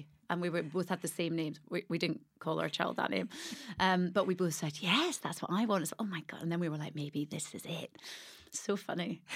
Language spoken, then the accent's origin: English; Glasgow, Scotland, United Kingdom; born there; also born or lived in Hampshire / Berkshire / Leeds; Born in Glasgow.